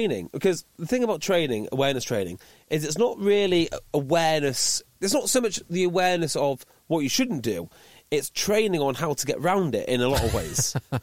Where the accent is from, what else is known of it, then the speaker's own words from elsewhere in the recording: Wales, United Kingdom; I'm from North Wales.